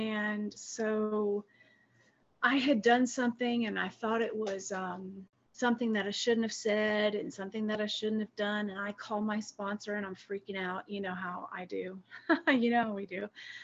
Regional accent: New York, United States; I'm from New York and Italian. So I'm very loud, very, you know, very stubborn, very resistant.

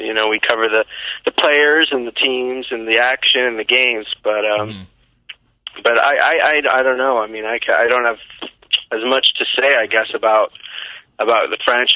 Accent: Montreal, Quebec, Canada; I grew up in Montreal

